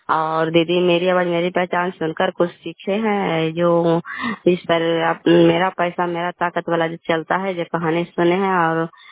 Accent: Bihar, India; घर कल्याणपुर वाली, बेलछी पंचायत, प्रखंड चांदी, जिला नालंदा का निवासी हूँ।

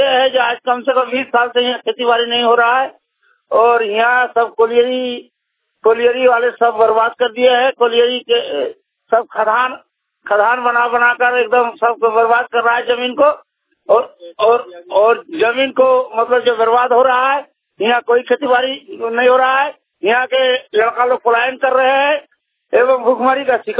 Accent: Bhati Basti, Jharkhand, India; भाटी बस्ती के रहने वाला, तेतुलिया टू एवं बागमारा जिला धनबाद के निवासी हूँ।

